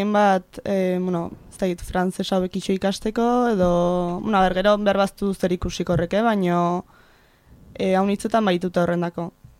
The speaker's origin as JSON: {"language": "Basque", "town": "Zugarramurdi", "region": "Navarre", "country": "Spain", "said": "ni Zugarramurdikoa eta Zugarramuren bizi, osak, oixen."}